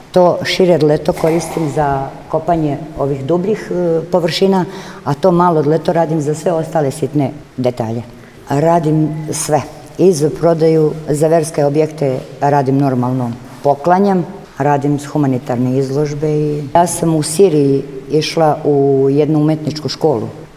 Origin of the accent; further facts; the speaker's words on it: Šabac, Šumadija and Western Serbia, Serbia; dolazim iz Šapca.